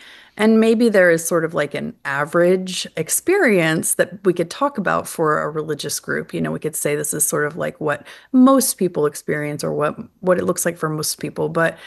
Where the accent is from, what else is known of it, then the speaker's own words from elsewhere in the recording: Oklahoma, United States; So I'm from Oklahoma. It's a pretty, you know, religiously conservative area, very evangelical.